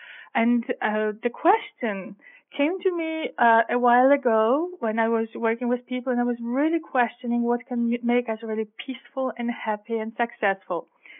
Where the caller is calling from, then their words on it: Austria; I'm calling from Austria in Europe, the sound of music land.